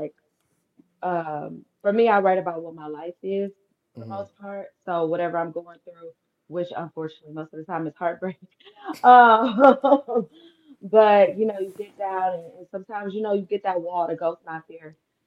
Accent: Detroit, Michigan, United States; also born or lived in Dallas / Miami / Los Angeles; So I'm born and raised in Detroit. Went to Cavs, then I went to SMU in Dallas for college. Then I tried living in Miami for a minute. And then I came back home.

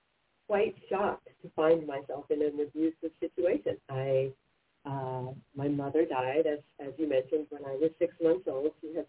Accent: Linden, New Jersey, United States; also born or lived in New York City; I was born in New York City. She lived in New Jersey, in Linden, New Jersey. She had two boys of her own

